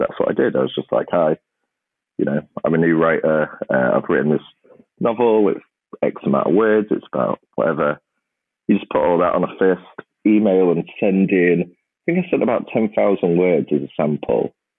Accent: Grimsby, Yorkshire and the Humber, United Kingdom; especially in a town like Grimsby. I mean, it's my hometown, but there was no real opportunity for a writer.

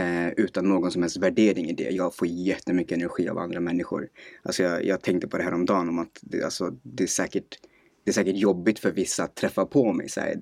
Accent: Stockholm, Stockholm County, Sweden; also born or lived in Husby; Uppvuxen i en förort som heter Vällingby, här i nordvästra Stockholm. De första 10 åren spenderade vi i Husby, och sen flyttade vi till Vällingby, där jag den absolut största delen av mitt liv bodde, och sen idag bor jag i Sundbyberg.

